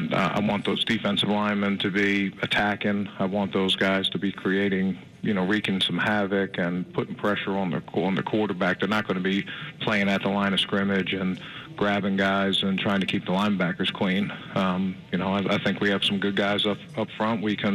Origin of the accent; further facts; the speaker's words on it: Baltimore, Maryland, United States; I grew up in Baltimore, so I've been missing my tasty cakes.